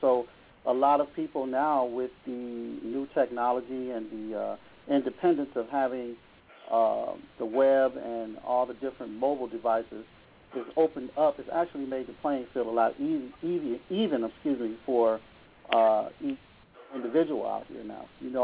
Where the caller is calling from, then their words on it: Toledo, Ohio, United States; I'm calling from Toledo, Ohio.